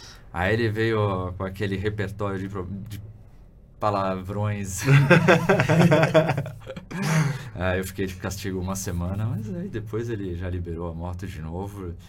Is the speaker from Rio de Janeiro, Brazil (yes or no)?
no; Brusque, Santa Catarina, Brazil; Lembrando que eu sou de Brusque, Santa Catarina.